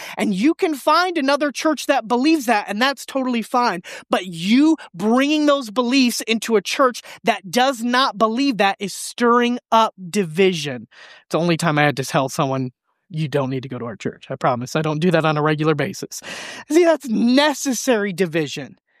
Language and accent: English; Michigan, United States; And I am from Michigan, like Colton. And this whole Southern gospel thing was not something I grew up in.